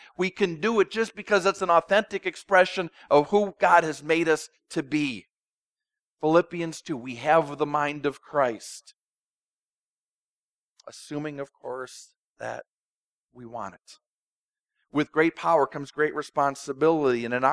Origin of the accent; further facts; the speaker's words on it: Minnesota, United States; I grew up in Minnesota.